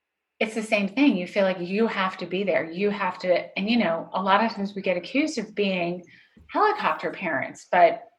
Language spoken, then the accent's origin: English; Northeast, United States; I grew up in the Northeast in Italian.